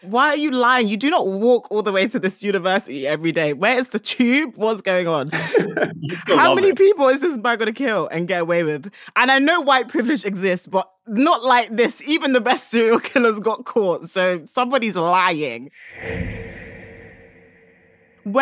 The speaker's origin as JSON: {"language": "English", "region": "London", "country": "United Kingdom", "said": "being a Londoner, I know that these things are expensive."}